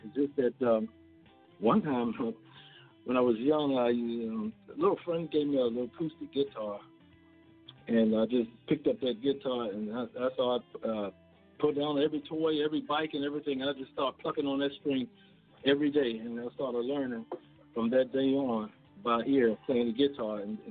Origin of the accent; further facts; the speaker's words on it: Washington, District of Columbia, United States; Well, born and raised in Washington, D.C.